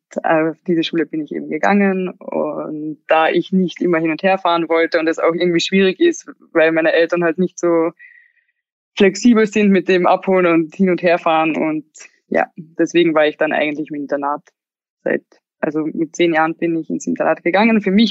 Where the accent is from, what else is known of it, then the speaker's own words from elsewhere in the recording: Klagenfurt, Carinthia, Austria; Und da war ich in Klagenfurt, also das ist die Landeshauptstadt von Kärnten. Und da bin ich halt aufgewachsen